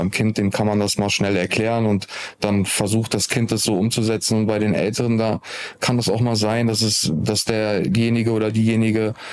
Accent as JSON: {"language": "German", "town": "Düsseldorf", "region": "North Rhine-Westphalia", "country": "Germany", "tie": "born or raised there", "said": "wir sind jetzt gerade hier in Düsseldorf, in meiner Heimatstadt"}